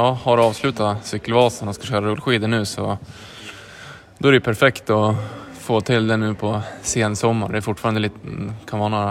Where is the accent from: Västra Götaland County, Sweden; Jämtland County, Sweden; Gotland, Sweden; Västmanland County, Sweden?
Jämtland County, Sweden; köra någonting mer där hemma i Jämtland innan